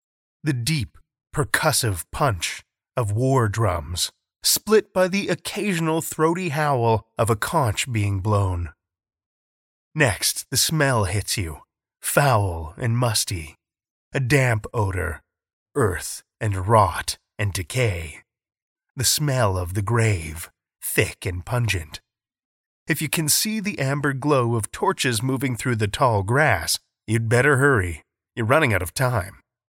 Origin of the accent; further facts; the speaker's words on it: Saskatoon, Saskatchewan, Canada; my hometown of Saskatoon was the coldest place on the planet